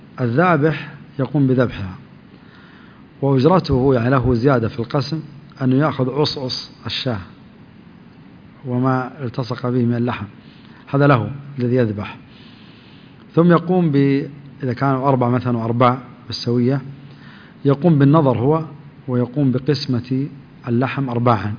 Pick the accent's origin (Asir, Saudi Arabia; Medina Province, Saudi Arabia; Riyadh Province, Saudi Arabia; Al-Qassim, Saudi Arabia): Medina Province, Saudi Arabia; Yanbu; يسموه عندنا في ينبع اللقاط